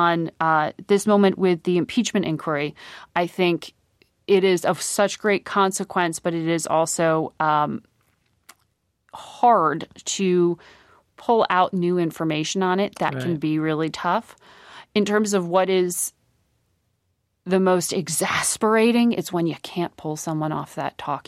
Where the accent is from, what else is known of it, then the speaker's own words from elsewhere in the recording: Greenwich, Connecticut, United States; And I grew up in Connecticut with a dad on Wall Street.